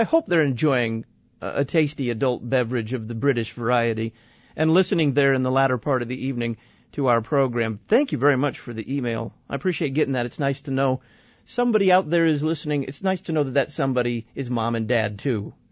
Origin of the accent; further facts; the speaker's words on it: Dallas, Texas, United States; sat at the feet of Marilyn Hickey at Bob Tilton's Word Faith Bible School down in Dallas, Texas, my hometown.